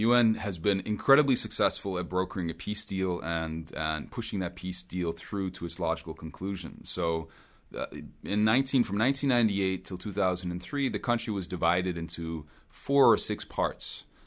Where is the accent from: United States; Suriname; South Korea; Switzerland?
Switzerland; I had spent time in Tanzania, and I grew up in part in Switzerland, so I spoke both French and Swahili.